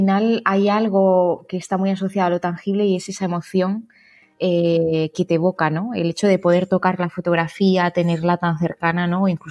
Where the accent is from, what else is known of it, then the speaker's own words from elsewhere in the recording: Andalusia, Spain; now in France; yo digamos que soy andaluza, aunque actualmente estoy viviendo en Francia porque es donde tenemos la sede de Cheerz.